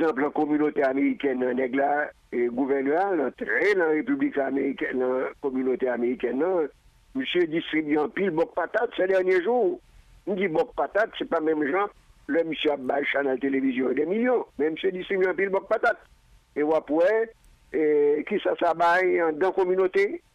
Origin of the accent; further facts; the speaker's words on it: Haiti; en tant qu'haïtien, en tant que monde qui est conscient de appartenance li